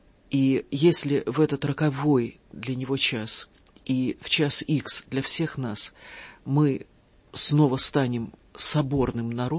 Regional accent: Russia; born there; я счастлива, что я родилась в России.

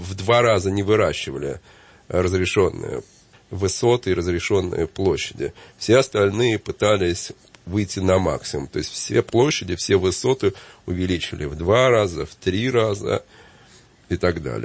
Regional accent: Moscow, Russia; к которому я привык как москвич

